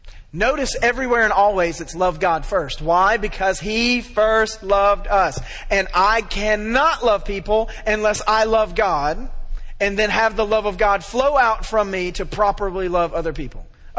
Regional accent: Memphis, Tennessee, United States; Listen, I'm from Memphis.

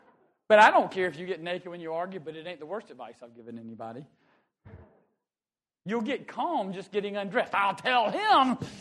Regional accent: Lugoff, South Carolina, United States; I'm from Lugoff. I went to Clemson.

